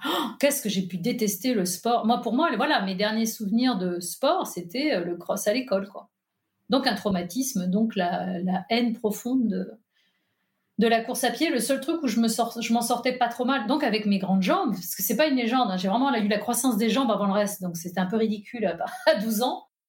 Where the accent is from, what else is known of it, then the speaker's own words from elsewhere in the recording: Nantes, Pays de la Loire, France; born there; now in Allier, France; Je suis née à Nantes, moi je vis dans l'Allier. Donc qui n'est pas l'Auvergne, qui est le Bourbonnais, parce que j'y tiens énormément. C'est le nord de l'Auvergne, on va dire.